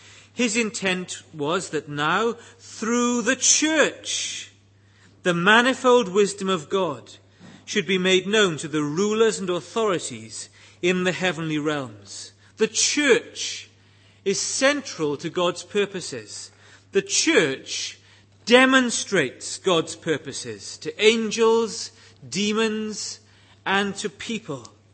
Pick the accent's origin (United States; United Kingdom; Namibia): United Kingdom; Bridgend, Wales; I grew up in Bridgend, and throughout my childhood, I saw a series of church splits.